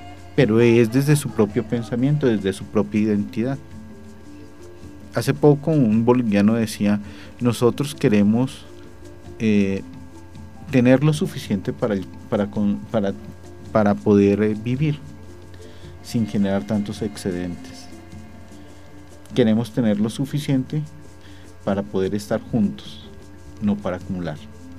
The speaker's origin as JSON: {"language": "Spanish", "country": "Colombia", "said": "y nosotros ya somos colombianos."}